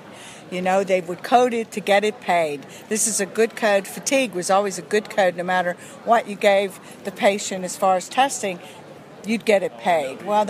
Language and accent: English; Pennsylvania, United States; I'm from Pennsylvania, and in Pennsylvania, 100% of our Medicaid is managed and has been for a long time.